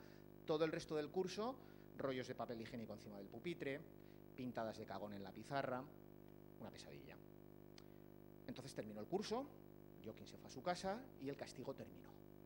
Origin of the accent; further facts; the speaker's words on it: San Sebastián, Basque Country, Spain; porque soy de Donosti y en Gipuzkoa todo el mundo se enteró.